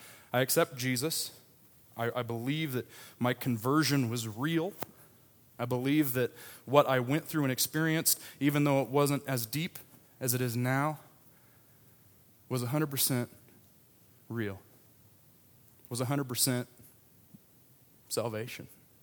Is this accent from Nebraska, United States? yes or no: yes; Nebraska, United States; I'm from Nebraska. I can't really speak.